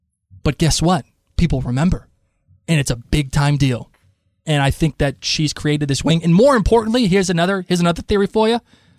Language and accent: English; Providence, Rhode Island, United States; So we're from Providence.